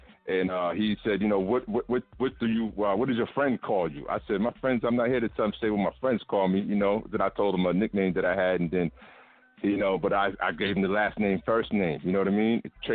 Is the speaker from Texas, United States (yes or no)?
no; New Jersey, United States; I'm from Jersey.